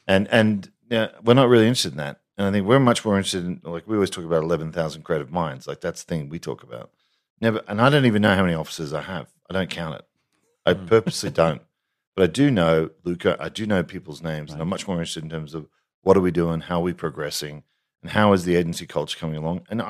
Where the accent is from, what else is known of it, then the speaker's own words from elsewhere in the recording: Australia; And being Australian, obviously we admired the fact that there was this great South African agency that was dominating the world creatively.